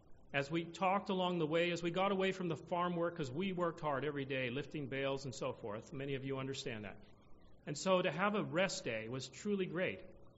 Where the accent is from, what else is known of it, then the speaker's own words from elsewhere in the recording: Pasadena, California, United States; I grew up in California in a big city, Pasadena, California.